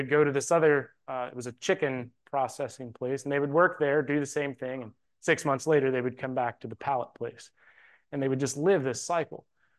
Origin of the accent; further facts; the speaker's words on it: Keyser, West Virginia, United States; I'm from Keyser, West Virginia, where my wife and I are from, and Joel and April live there too